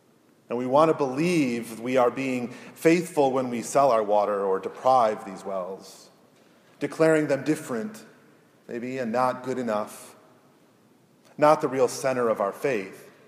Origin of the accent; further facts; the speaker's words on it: Michigan, United States; Growing up on Lake Huron in the northern part of the Lower Peninsula of Michigan, the living water of the Great Lakes is persistently present.